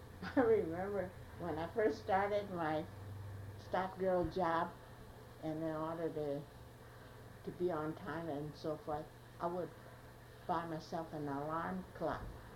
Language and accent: English; United States; born there; I feel both, equally as Chinese, equally as an American, especially having been born here. And America is a wonderful country